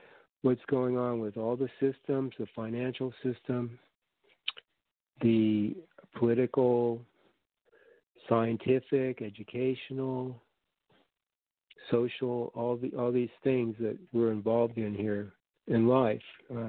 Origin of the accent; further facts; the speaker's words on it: Huntington Beach, California, United States; Yeah, I'm from Huntington Beach here down south in California.